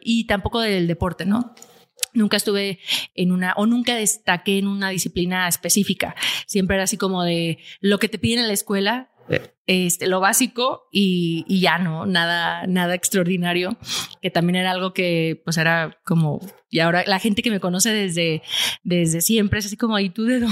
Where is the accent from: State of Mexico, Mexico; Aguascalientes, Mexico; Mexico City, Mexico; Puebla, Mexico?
Aguascalientes, Mexico; Pero de ahí soy, de Aguascalientes.